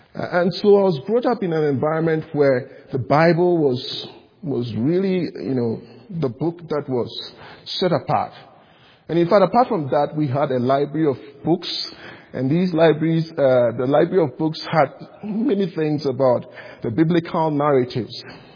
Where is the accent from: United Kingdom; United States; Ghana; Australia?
Ghana; As some of you may be aware of, I come from Ghana, West Africa. It's a very little country, actually.